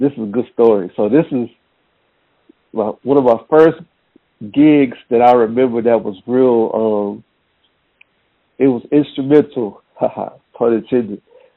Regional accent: Dallas, Texas, United States; So, yeah, born and raised in Dallas.

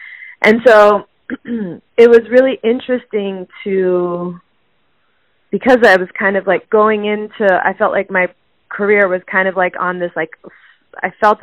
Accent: San Francisco, California, United States; also born or lived in New York City; now in New Orleans, United States; No, I'm actually from San Francisco. I grew up in San Francisco, and I lived in New York City for 6 years

